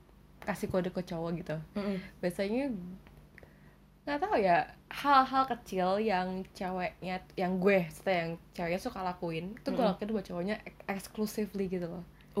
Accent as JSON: {"language": "Indonesian", "town": "Depok", "region": "West Java", "country": "Indonesia", "said": "karena kita dulu dari Depok ya, dan Depok itu kan kayak hasilnya kota yang dulu tuh ya masih ya desa lah bisa dibilang gitu kan."}